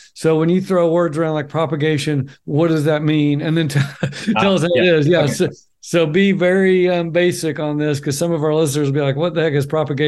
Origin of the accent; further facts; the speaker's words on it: Oklahoma, United States; I can never say because I'm from Oklahoma.